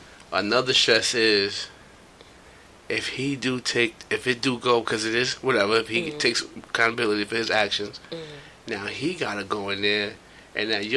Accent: New York City, New York, United States; I'm from New York. I'm from Brooklyn.

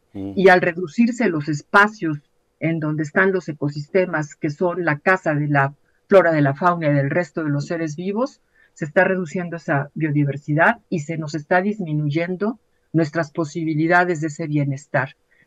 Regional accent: Mexico; a los compromisos que tenemos como mexicanos que hemos establecido frente al mundo

